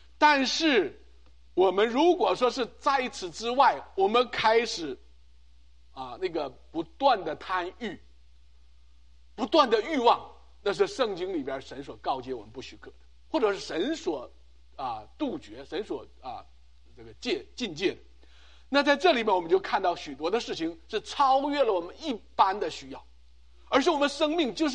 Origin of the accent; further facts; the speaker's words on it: China; 弟兄姐妹，我们中国人特别的愿意做学霸